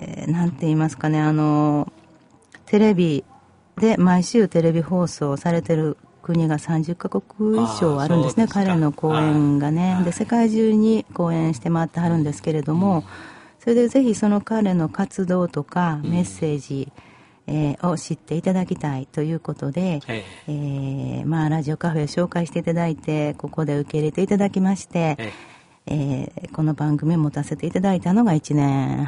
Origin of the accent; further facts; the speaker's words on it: Kyoto, Japan; 私は京都生まれなんです。京都生まれの京都育ちなんですが